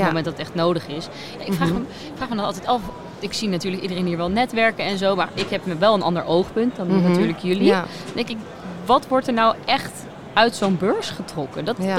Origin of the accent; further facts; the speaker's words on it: Harmelen, Utrecht, Netherlands; Ik kom ook uit een dorpje, klein dorpje ernaast. Oh. Harmelen. Dus ik ken Utrecht wel goed, ja.